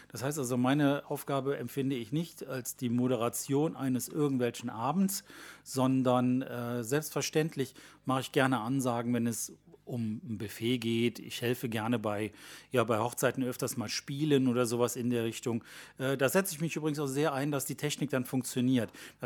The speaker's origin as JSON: {"language": "German", "town": "Cologne", "region": "North Rhine-Westphalia", "country": "Germany", "said": "ich komme aus Köln, genauer gesagt aus Köln-Porz."}